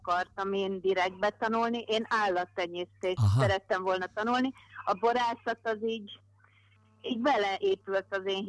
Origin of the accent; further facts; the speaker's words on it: Trnava Region, Slovakia; mert mi felvidékről származunk, olyan helyről, ahol nem igazán van szőlő